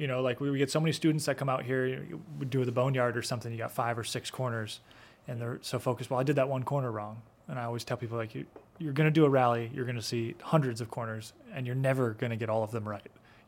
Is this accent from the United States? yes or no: yes; Midwest, United States; I don't know if I should chime in. I'm from the Midwest.